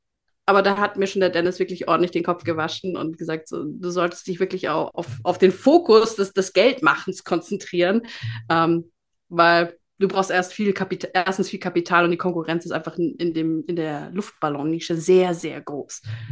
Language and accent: German; Baden-Württemberg, Germany; Ich komme ursprünglich aus Baden-Württemberg, wohne jetzt im verschneiten Bayern in einem kleinen, schönen Skidorf